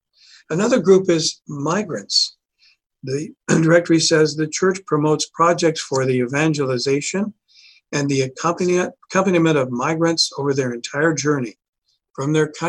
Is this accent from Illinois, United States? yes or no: no; Pueblo, Colorado, United States; I wasn't from Chicago. I was from Pueblo, Colorado.